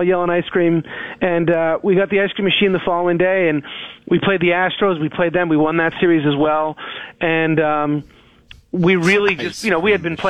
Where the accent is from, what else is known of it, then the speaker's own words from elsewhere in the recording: Canada; always going to have pride in Canada, being Canadian. Family still was there.